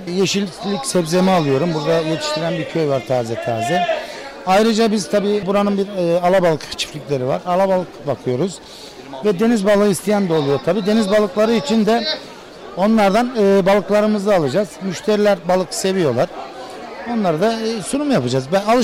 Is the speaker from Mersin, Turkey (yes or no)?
yes; Mersin, Turkey; now in Cappadocia, Turkey; Ben aslen Mersinliyim. Hemen balığın başına geldim. Çünkü balığı bildiğimiz için. Efendime söyleyeyim. İşte burada yaşıyorum. 16 yıldır buradayım.